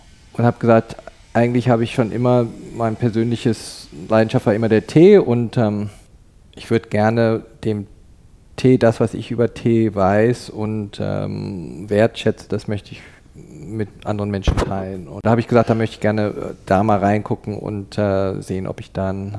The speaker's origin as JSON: {"language": "German", "country": "Canada", "tie": "born or raised there", "also_born_or_lived": "Cologne, Germany", "moved": "as an adult", "said": "Ja, also ich bin 50 Jahre alt, bin in Deutschland, in Köln geboren und in Kanada aufgewachsen, ab dem Alter von 9 Jahren. Habe also meine formativen Jahre in Kanada verbracht. Bin mit Mitte 20 wieder zurück nach Europa gekommen, damals auch im Rheinländischen angefangen"}